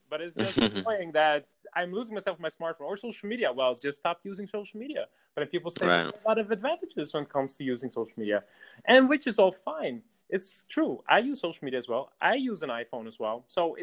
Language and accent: English; Amsterdam, North Holland, Netherlands; moved away as an adult; now in Dublin, Ireland; Yeah, I'm from Amsterdam, but now I'm in Dublin.